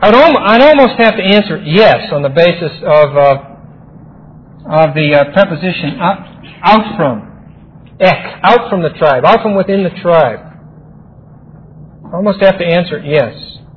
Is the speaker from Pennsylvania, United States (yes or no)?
yes; East Pittsburgh, Pennsylvania, United States; Now, when I was a young person, I was raised in East Pittsburgh, which is a dump on the east side of Pittsburgh.